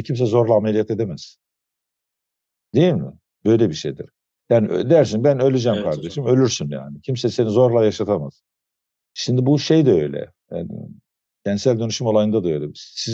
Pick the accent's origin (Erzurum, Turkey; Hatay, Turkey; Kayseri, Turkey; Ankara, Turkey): Hatay, Turkey; Kırıkhan; şehrimin, benim doğup büyüdüğüm yer, tek katlı evlerin olduğu bir şehirdi orası çocukluğumda. Yani 20 bin nüfusu olan tek katlı evlerden oluşuyordu. Hatay'ın tam ortasında Kırıkhan.